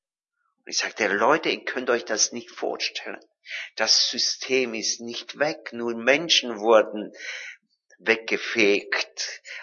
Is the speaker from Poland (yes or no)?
no; Transylvania, Romania; Ich bin in Rumänien aufgewachsen. Als Siebenbürger Deutscher, deshalb kann ich einigermaßen Deutsch reden. Ich kann nicht so gut reden wie ihr. Ich kann nicht Dialekt, ich spreche Hochdeutsch. Ich bin im Lande aufgewachsen